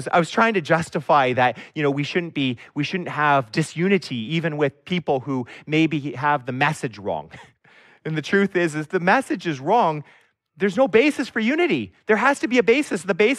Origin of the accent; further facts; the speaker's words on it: Canada; But we're Canadian.